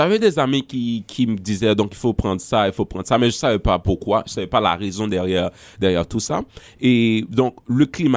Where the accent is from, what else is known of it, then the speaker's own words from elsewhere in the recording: Haiti; le français c'est j'étais comme habitué avec parce que j'étudiais la littérature française en Haïti. Mais c'est pas, ça se rapproche vraiment pas du français qu'on parle tous les jours en Haïti